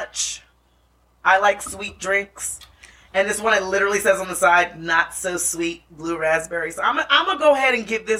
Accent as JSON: {"language": "English", "region": "New York", "country": "United States", "said": "I mean, I'm a New Yorker, so I drive pretty fast."}